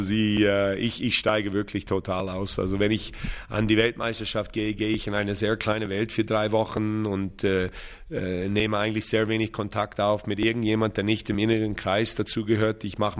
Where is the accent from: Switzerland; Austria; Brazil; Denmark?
Switzerland; haben wir als Schweizer Nation mit die Spielerauswahl, die wir haben